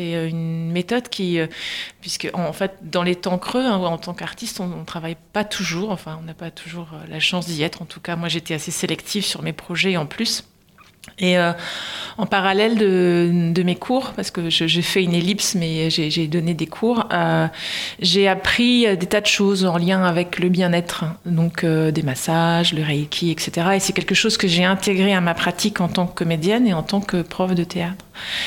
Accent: Nice, Provence-Alpes-Côte d'Azur, France; à mon retour à Nice, puisque je suis niçoise d'origine, j'ai fait un stop and go et je suis repartie directement sur la capitale

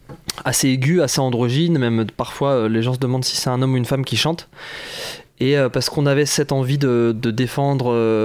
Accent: Bordeaux, Nouvelle-Aquitaine, France; On est de Bordeaux, ouais.

